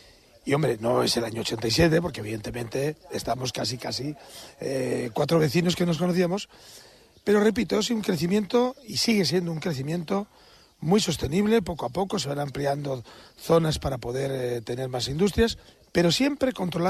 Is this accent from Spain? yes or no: yes; Madrid, Community of Madrid, Spain; le contaba que yo soy de Madrid, y digo, joder, yo siempre he echado de menos no tener un pueblo.